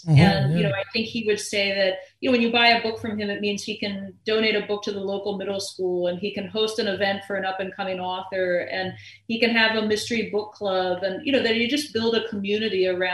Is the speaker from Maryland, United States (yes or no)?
yes; Maryland, United States; I'm from Maryland and, you know, we've got a little independent bookstore in the town where I went to high school, or you drive to the Western Shore